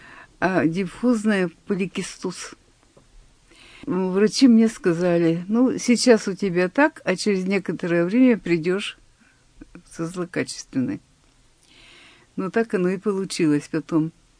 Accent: Sysert, Sverdlovsk Oblast, Russia; born there; А я родилась на Урале. И пригодилась, видно, здесь. Где бы в жизни ни бывало, душа просится в Сысерти. Там такие красивые места, хорошие люди, дом наш на берегу речки, за огородом лес.

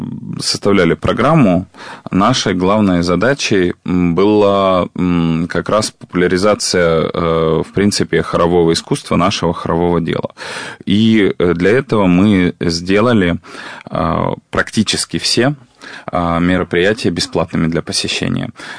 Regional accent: Siberia, Russia; вот я родом из Сибири, а мы по-другому не умеем.

